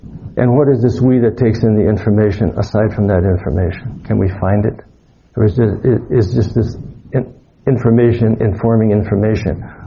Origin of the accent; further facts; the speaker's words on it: United States; I'm male. I'm an old male. I'm an American. I'm an Aquarian. I'm a Buddhist. I'm a priest.